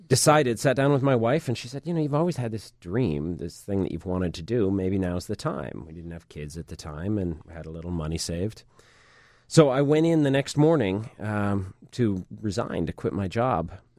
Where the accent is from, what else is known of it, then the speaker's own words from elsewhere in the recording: Flint, Michigan, United States; Yep. I was born in Flint, Michigan, grew up there in the Michigan suburbs.